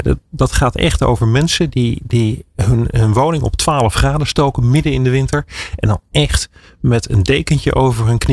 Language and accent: Dutch; Netherlands; En misschien is het omdat wij als Nederlanders te veel gewend zijn dat de overheid toch wel voor je zorgt.